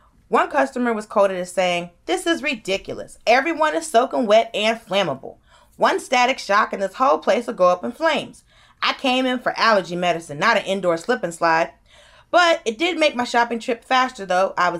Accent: Georgia, United States; I'm from Georgia, and I go to Alabama all the time

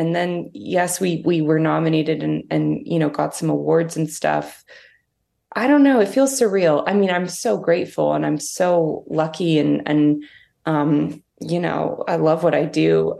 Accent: Toronto, Ontario, Canada; Well, I grew up in Toronto, and I think that, you know, Toronto's a pretty big film-loving city.

